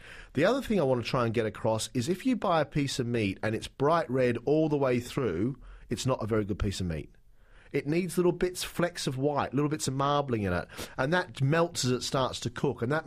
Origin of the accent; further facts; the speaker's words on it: Australia; now in London, United Kingdom; I'm an Aussie, absolutely.